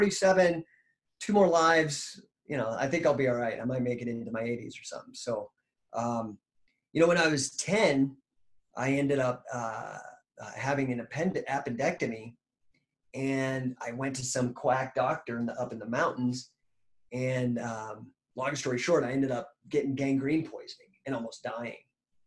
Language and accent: English; Ireland; I do know that, you know, I'm, and maybe it's because I'm Irish, I'm very fucking lucky.